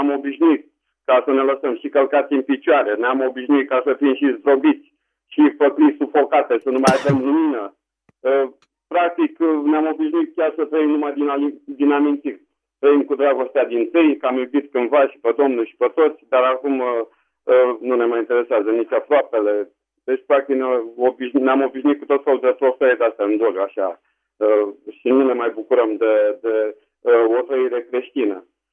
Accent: Romania; now in United States; Zicea că este editor la 3 publicații ortodoxe și că el nu suportă că noi suntem veniți din America. Zi mai, omule, eu sunt român.

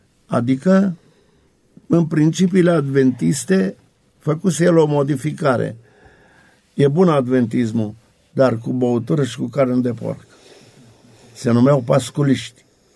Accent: Dolj, Romania; soția lui era de undeva din Oltenia, de lângă Craiova, de lângă satul meu.

